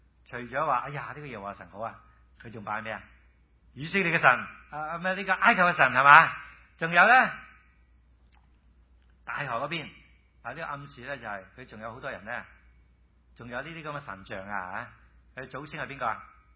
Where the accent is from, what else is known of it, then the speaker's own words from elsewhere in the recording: China; 我哋中国人咧拜。即係好多神，好多神明啊